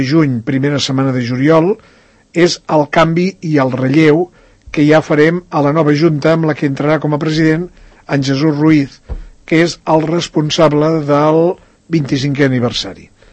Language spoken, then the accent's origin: Catalan; Catalonia, Spain; la ciutat de Gandesa, perquè és la meva terra, jo sóc de la Terra Alta